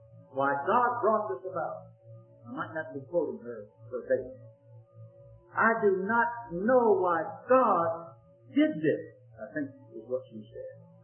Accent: Virginia, United States; There is a very unusual court case developing in my home state of Virginia.

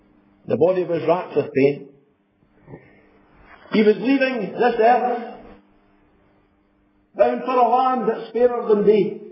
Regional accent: Scotland, United Kingdom; the days that I grew up in Fife. I remember growing up in a home where the word of God was treasured

